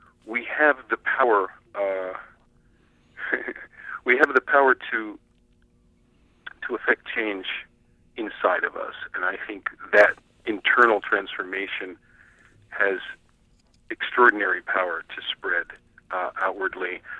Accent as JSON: {"language": "English", "town": "San Francisco", "region": "California", "country": "United States", "tie": "born or raised there", "said": "talking to actually some of my neighborhood friends, people who I grew up with in San Francisco, about what I saw"}